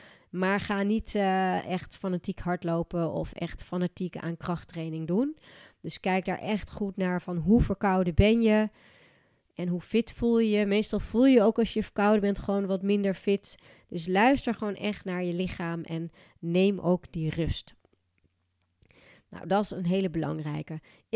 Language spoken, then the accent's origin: Dutch; Gelderland, Netherlands; accent: Achterhoek; Oké, mijn accent is dus wat minder Achterhoeks dan dat van mijn familie.